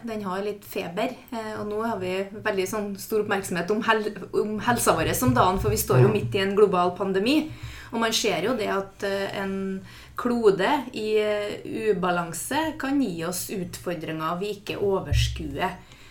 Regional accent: Trøndelag, Norway; det driter de i Nord-Trøndelag der jeg kommer fra.

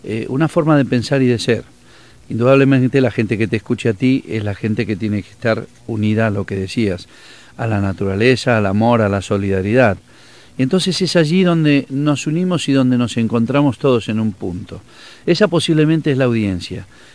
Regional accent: Cuba; moved away; cuando salí de Cuba dejé mi vida, dejé mi amor. Cuando salí de Cuba dejé enterrado mi corazón.

